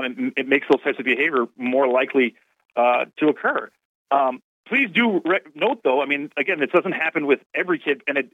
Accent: Pennsylvania, United States; I grew up in Pennsylvania, and we had for sex education, sort of people.

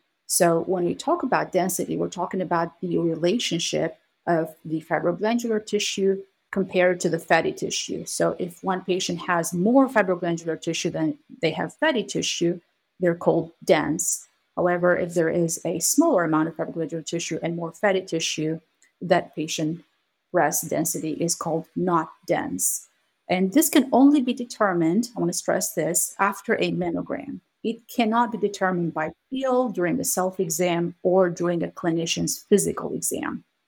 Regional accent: Albania; now in United States; the story goes back to my years of growing up in Albania.

